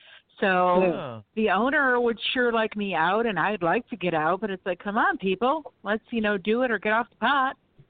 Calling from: Florida, United States; I'm calling from Florida.

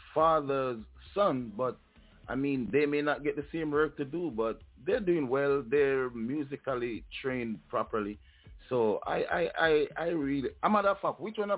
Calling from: Orlando, Florida, United States; Right now I'm calling in from Orlando in the United States.

